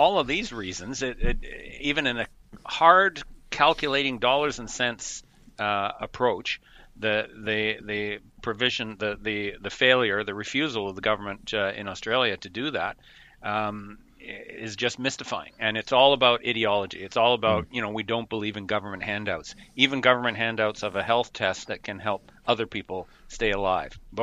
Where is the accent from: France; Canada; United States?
Canada; Vancouver, British Columbia; I'm actually in Canada. I'm in Vancouver, Canada. I'm Canadian.